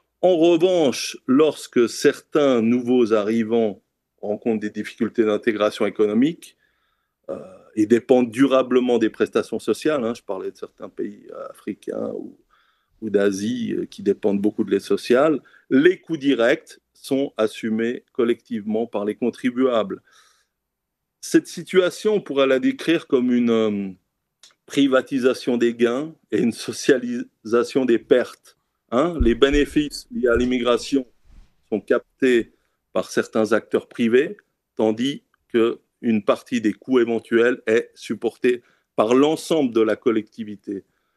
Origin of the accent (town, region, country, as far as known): Switzerland; born there